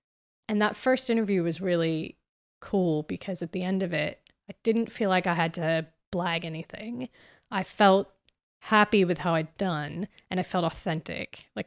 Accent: United States; I'm American.

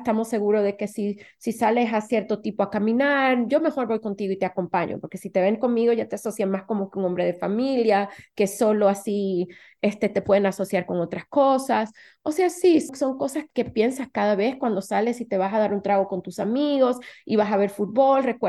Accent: New York, United States; Y recuérdate que la ciudad de Nueva York, nosotros crecimos cuando vinimos en el sur del Bronx. Tú casi no veías a nadie de otro color. Y los latinos que veían, o sea, los muchos dominicanos no habíamos en ese sector

